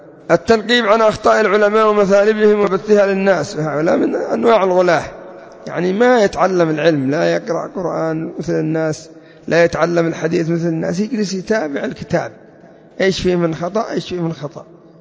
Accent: Yemen; وعندنا في اليمن

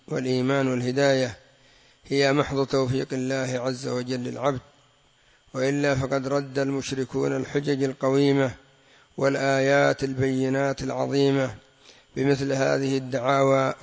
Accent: Yemen; وهذا إلى الآن لغة عندنا في اليمن قمل وقمل.

